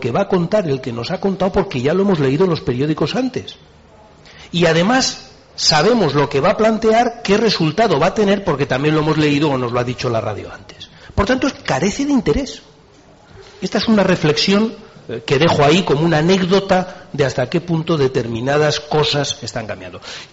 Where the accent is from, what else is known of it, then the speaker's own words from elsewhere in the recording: Spain; como diputado español sentí un poquito de envidia, la verdad.